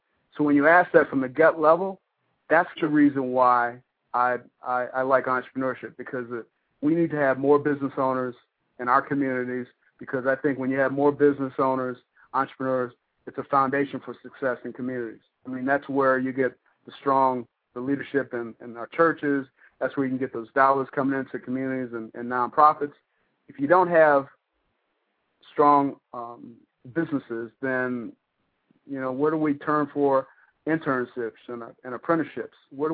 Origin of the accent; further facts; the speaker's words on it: Detroit, Michigan, United States; I grew up in the Jeffries Projects, and my father, my mother, it was just me and my mother.